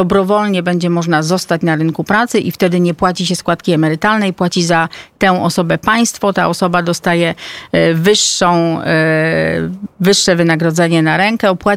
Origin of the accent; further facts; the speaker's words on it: Częstochowa, Silesian Voivodeship, Poland; ja jestem częstochowianką, proszę pana